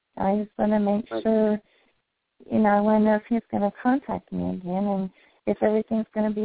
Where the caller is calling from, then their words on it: Indiana, United States; I'm calling from Indiana.